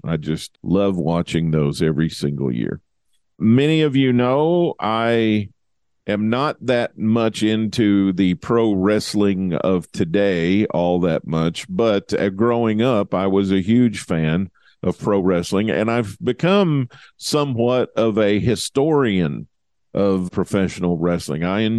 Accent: Southern United States, United States; And growing up in the South, I didn't watch much WWF.

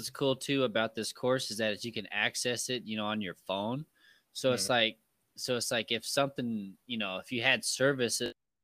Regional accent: Kansas City, Missouri, United States; I am from Kansas City, Missouri.

